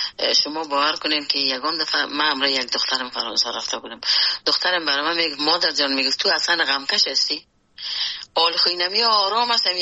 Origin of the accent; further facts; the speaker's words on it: Afghanistan; خود اجتماعی افغانستان که در اوجه بزرگ شدیم، در اوجه کار کردیم